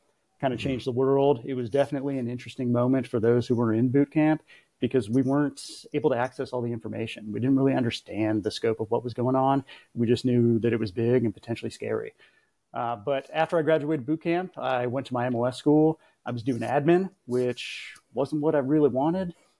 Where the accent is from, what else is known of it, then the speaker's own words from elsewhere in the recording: Concord, California, United States; where I am from originally, and that's Northern California. So I was born in Concord. I moved around quite a bit growing up.